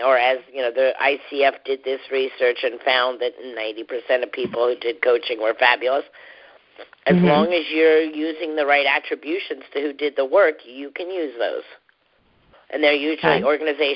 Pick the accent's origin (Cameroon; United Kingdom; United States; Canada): United Kingdom; Scotland; So I'm Scottish